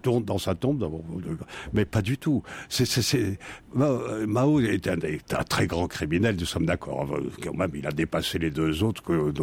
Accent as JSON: {"language": "French", "town": "Bordeaux", "region": "Nouvelle-Aquitaine", "country": "France", "said": "Moi, j'ouvre les yeux, ils sont chez moi, à Bordeaux"}